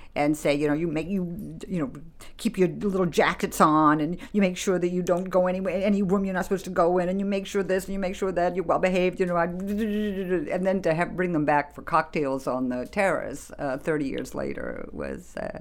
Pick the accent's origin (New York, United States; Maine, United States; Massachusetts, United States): Maine, United States; And I grew up in Maine. There were no black people in Maine.